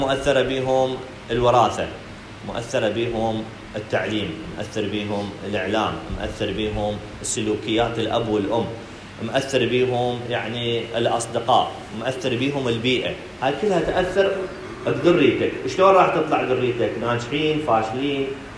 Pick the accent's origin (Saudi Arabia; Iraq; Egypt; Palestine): Iraq; وهاي من النعم عندنا بالعراق